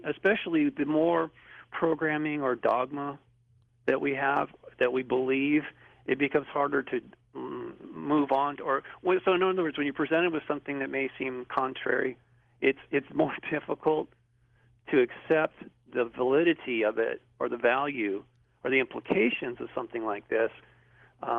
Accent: Malibu, California, United States; I'm growing up in Malibu, and I know my parents

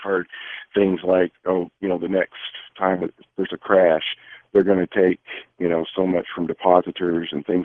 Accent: Arkansas, United States; being that I'm from Arkansas, down here in Razorback country

